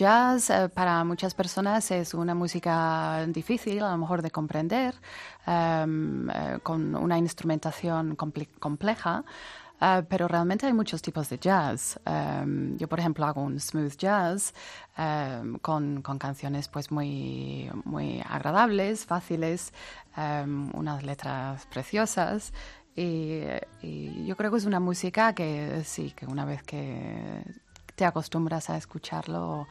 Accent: North West England, United Kingdom; Yo nací en Inglaterra, en el noroeste. Y bueno, me crié allí, me eduqué allí y luego, bueno, mi padre es español.

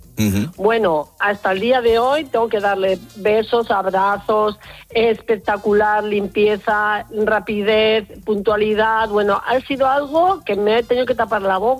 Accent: Bilbao, Basque Country, Spain; now in Alicante, Spain; Bueno, pues mira, yo soy una inmigrante de Bilbao a Alicante.

